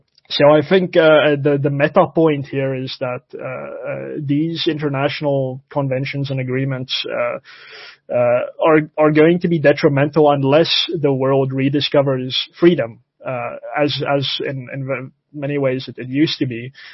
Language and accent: English; South Africa; I'm maybe a little bit proud of being a South African who has an incompetent state